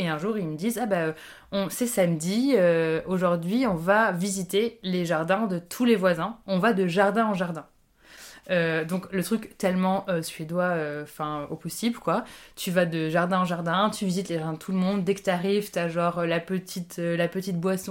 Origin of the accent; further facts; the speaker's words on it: Paris, Île-de-France, France; moi je viens de Paris, enfin à l'époque j'habitais déjà je crois à Barbès